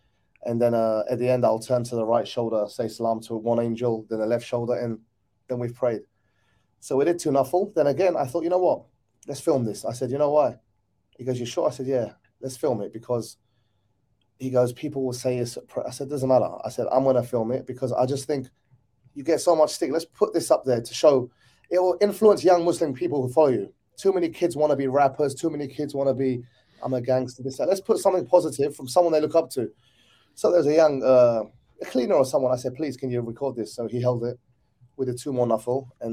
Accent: Southend-on-Sea, East of England, United Kingdom; now in Dubai, United Arab Emirates; I'm from Southend-on-Sea in Essex.

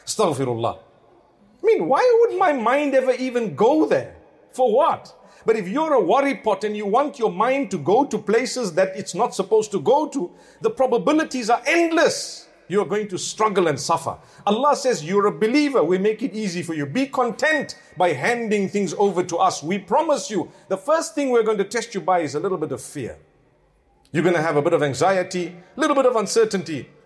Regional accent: South Africa; moved away; And I come from Africa. Let me tell you, at times, and this is not about food, it's about something else. Every single day, electricity just goes off when you need it the most. Right now, it's winter back in South Africa.

